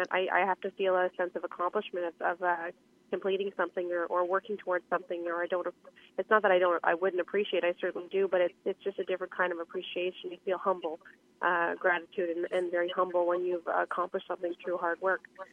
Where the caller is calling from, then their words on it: Toronto, Ontario, Canada; I'm calling from Toronto.